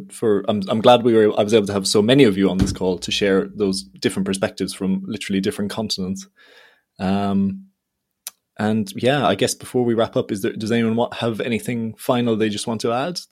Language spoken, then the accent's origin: English; Ireland; as an Irish person